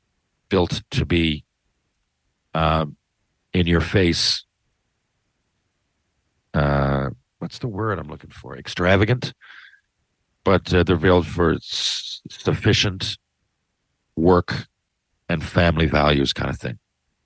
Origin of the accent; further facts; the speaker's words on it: Mount Pearl, Newfoundland and Labrador, Canada; And I love that I'm from Mount Pearl.